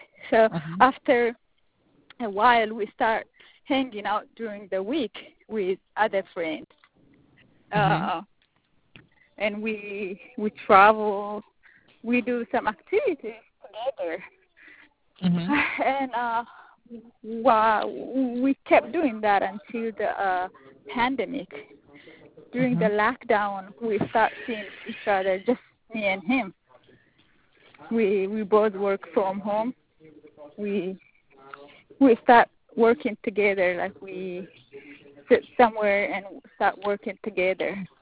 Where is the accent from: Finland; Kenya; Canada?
Kenya; now in United States; From Kenya.